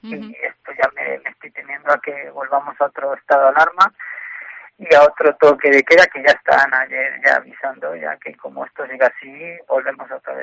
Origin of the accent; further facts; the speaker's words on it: Valladolid, Castile and León, Spain; más vallisoletano que zamorano, porque yo soy natural de Valladolid.